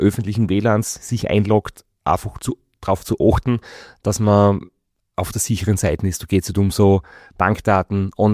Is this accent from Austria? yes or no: yes; Graz, Styria, Austria; wir sind beide aus Graz.